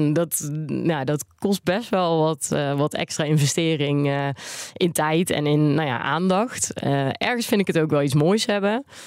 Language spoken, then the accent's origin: Dutch; Netherlands; wat ik zelf merk is dat ik als Nederlander heel direct ben.